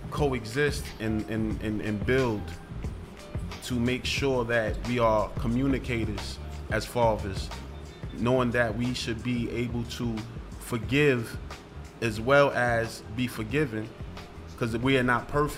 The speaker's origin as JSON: {"language": "English", "town": "Queensbridge", "region": "New York", "country": "United States", "also_born_or_lived": "South Jamaica, Queens", "said": "I'm when I say I'm from Queensbridge, I was born in South Jamaica, Queens, right?"}